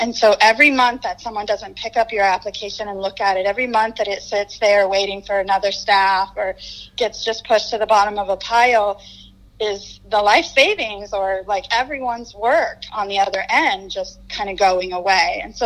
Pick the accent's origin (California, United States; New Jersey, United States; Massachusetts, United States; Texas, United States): California, United States; They don't match who we are as Californian citizens.